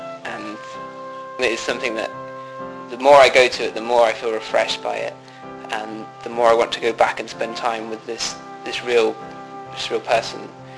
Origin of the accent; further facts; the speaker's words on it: Banbury, South East England, United Kingdom; I'm 22 and I'm from Banbury, which is in England.